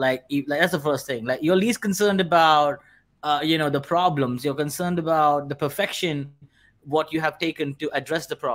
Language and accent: English; India; I'm from India and I just have this.